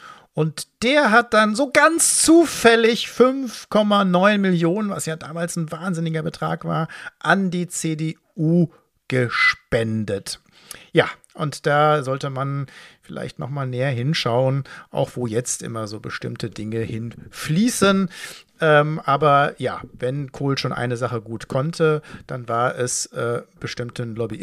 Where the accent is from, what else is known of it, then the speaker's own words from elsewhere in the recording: Dortmund, North Rhine-Westphalia, Germany; in Dortmund, man spricht ja mal von, also meiner Heimatstadt, von der Herzkammer der Sozialdemokratie. Das ist sie natürlich schon längst nicht mehr.